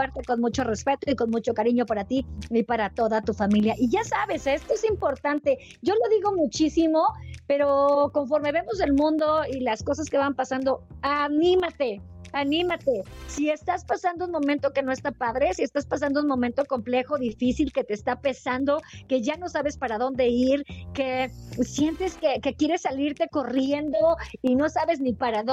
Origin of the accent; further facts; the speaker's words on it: Mexico City, Mexico; now in Los Cabos, Mexico; Aquí andamos, chilanga banda, porque yo sé que la zona de Los Cabos, pues la neta, lo que viene siendo, habemos muchos chilangos.